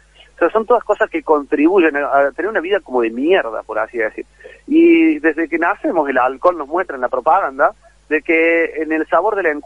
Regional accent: El Bolsón, Río Negro, Argentina; soy de Bolsón. Yo trabajaba en la feria

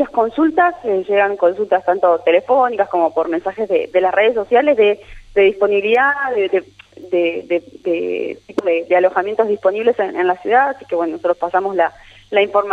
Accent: Gualeguaychú, Entre Ríos, Argentina; cuando nosotros decimos que somos de Gualeguaychú, que vamos en representación de nuestra ciudad

